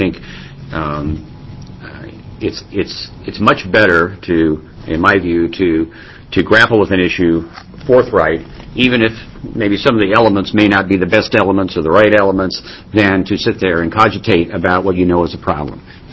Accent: Gresham, Oregon, United States; it is a sad commentary to be in my hometown area of Gresham and feel I can't ride mass transit.

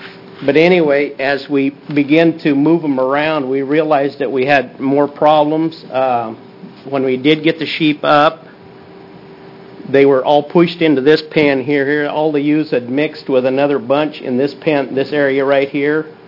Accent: Oregon, United States; I'm from Baker County, and you can pass that around.

